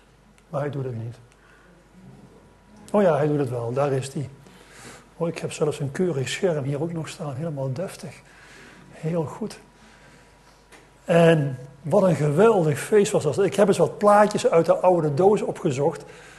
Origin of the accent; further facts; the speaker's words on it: Lent, Gelderland, Netherlands; Ik ben van 51 en ik kom uit Lent bij Nijmegen. Dat is een klein dorpje. Tegenwoordig is het gemeente Nijmegen, net over de Waal.